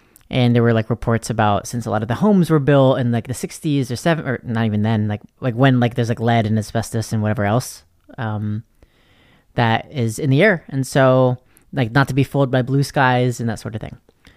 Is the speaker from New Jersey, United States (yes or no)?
no; Florida, United States; I grew up in Florida, and so I was used to like hurricanes and constant evacuations